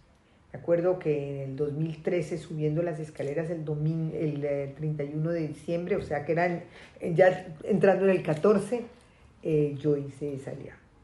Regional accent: Bogotá, Colombia; born there; Nací en Bogotá, Colombia, hace unos cuantos años.

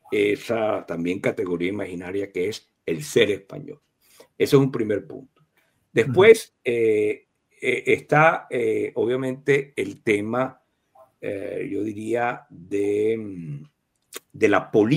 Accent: Venezuela; Lo puedo decir por mi país de origen, Venezuela.

